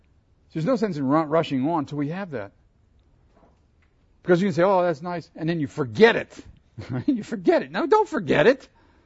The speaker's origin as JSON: {"language": "English", "town": "Pittsburgh", "region": "Pennsylvania", "country": "United States", "tie": "born or raised there", "said": "Okay, I grew up in Pittsburgh, so I tend to be a Pittsburgh fan."}